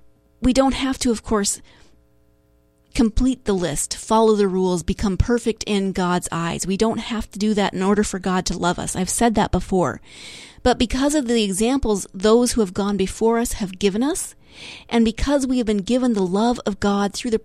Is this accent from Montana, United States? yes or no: yes; Montana, United States; It actually, I grew up in a small town in Montana, and the county fair is held in my hometown every year.